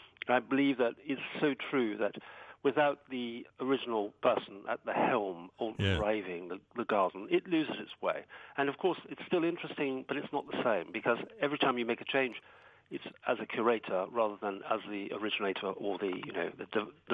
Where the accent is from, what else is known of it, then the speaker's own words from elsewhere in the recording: England, United Kingdom; although I'm saying it has nothing to do with just being English, it's a peculiar characteristic of people of this little island that we are pretty obsessed with our gardens.